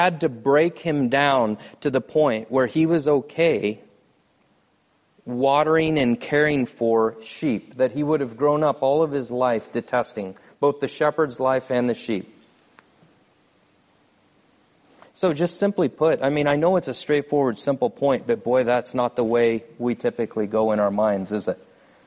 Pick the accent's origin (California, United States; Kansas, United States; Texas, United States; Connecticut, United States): Kansas, United States; Topeka; I moved back to Topeka, Kansas, my hometown.